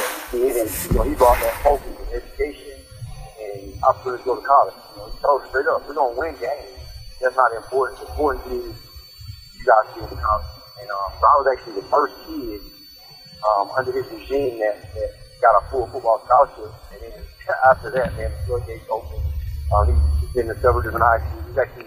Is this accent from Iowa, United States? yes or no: no; Florida, United States; I'm originally from South Florida. Played high school football here at Beach High School down in South Florida.